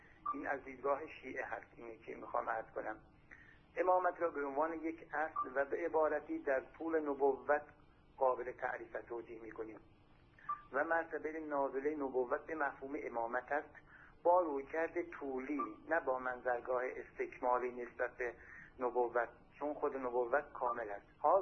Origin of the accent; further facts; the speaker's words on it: Tabriz, East Azerbaijan, Iran; از تبریز هستم من.